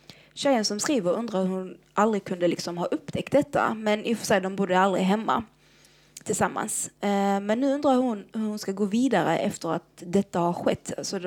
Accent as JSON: {"language": "Swedish", "country": "Iraq", "second_language": "Swedish", "moved": "yes", "lives_now": "Sweden", "said": "Jag menar, i mitt hemland, Irak då, så är det inte väldigt vanligt att man går ut och fika med en killkompis."}